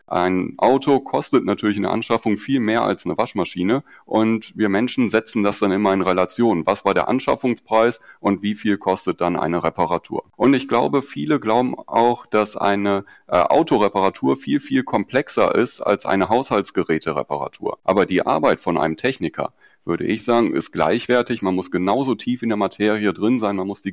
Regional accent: Paderborn, North Rhine-Westphalia, Germany; ich komme aus Paderborn

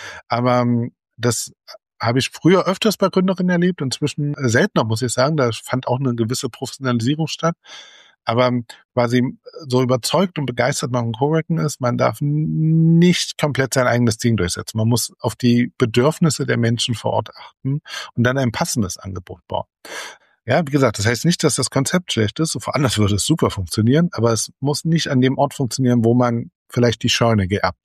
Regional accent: Magdeburg, Saxony-Anhalt, Germany; Ja, wir sind ein stolzes Völkchen hier in Magdeburg

